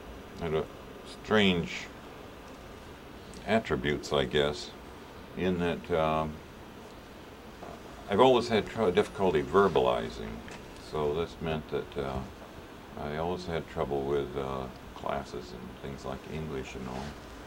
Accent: Palo Alto, California, United States; The family moved to Palo Alto, California when I was about 2 years old. So I grew up in Palo Alto, going through the school system there.

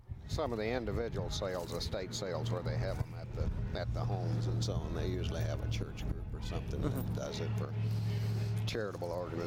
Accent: Arkansas, United States; Originally, I was born and raised in Arkansas, and retired from the service in this area, and inertia kind of kept me here.

